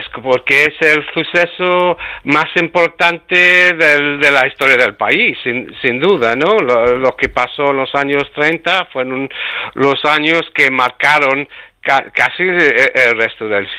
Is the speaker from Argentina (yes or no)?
no; England, United Kingdom; born there; Spanish is a second language; andaluz, mi madre gallega, así que tengo mis raíces profundamente españolas, pero yo nací en Inglaterra, hice la carrera universitaria en Inglaterra y también la tesis, así que sí, yo soy británico, pero hijo de unos inmigrantes españoles que salieron de España en los años 60